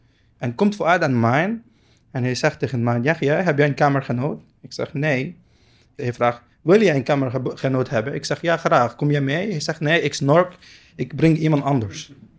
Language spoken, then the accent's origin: Dutch; Palestine; Dutch is a second language; now in Netherlands; Ik kom uit Palestina. Ik kom uit in een kleine stad. Daar iedereen kent elkaar. Als je iets doet, iedereen gaat weten.